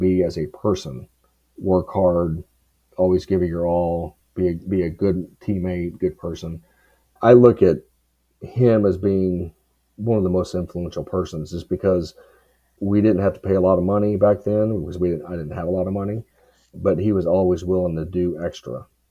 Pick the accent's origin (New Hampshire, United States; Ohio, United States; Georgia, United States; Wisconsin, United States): Ohio, United States; Cincinnati; born there; Just because I was born in Cincinnati, my dad and everybody was from Cincinnati.